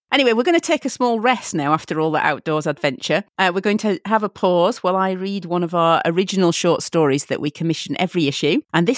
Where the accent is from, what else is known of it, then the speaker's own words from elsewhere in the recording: Huddersfield, Yorkshire and the Humber, United Kingdom; I am from Huddersfield in God's own country on the correct side of the Pennines